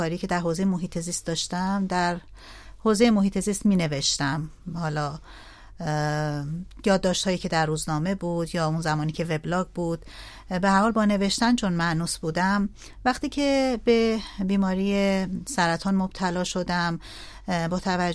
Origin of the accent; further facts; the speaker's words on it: Amol, Mazandaran, Iran; من در مازندران بزرگ شدم، در شهر آمول بزرگ شدم،